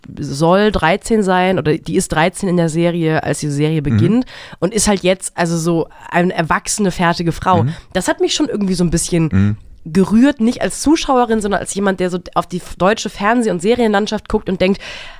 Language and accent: German; Germany; das hat mich auch als Deutsche stolz gemacht.